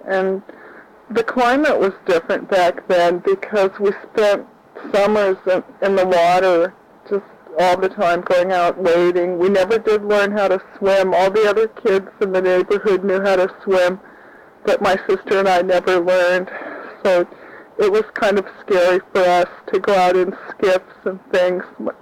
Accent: Kodiak, Alaska, United States; I was born in Kodiak at the Griffin Memorial Hospital on May I'm almost forgetting my birthday. On May 16th, 1951, I grew up as the oldest child

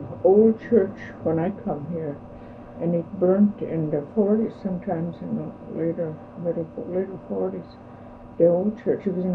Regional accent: Chignik, Alaska, United States; born or raised there; now in Kodiak, United States

